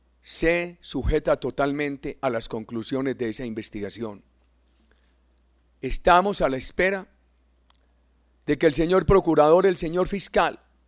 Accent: Colombia; que nos duelen como colombianos

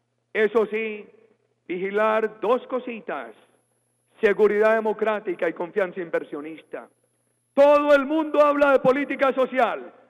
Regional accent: Colombia; Y como colombiano me congratulo con la historia de esta tierra

